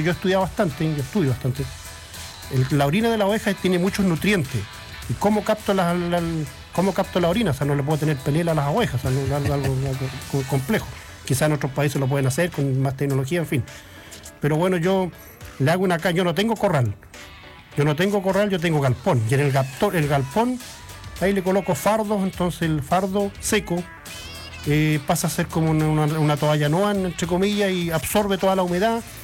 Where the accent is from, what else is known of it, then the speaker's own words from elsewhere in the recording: Cholchol, Araucanía, Chile; soy de Santa Carolina, de la comuna de Cholchol, colindante con Galvarino.